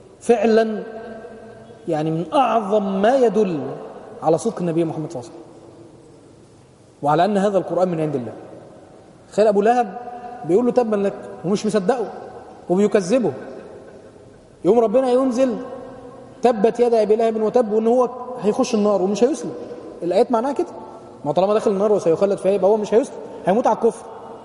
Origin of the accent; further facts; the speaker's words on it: Upper Egypt, Egypt; تعرفين زي الطرع عندنا في الصعيد كده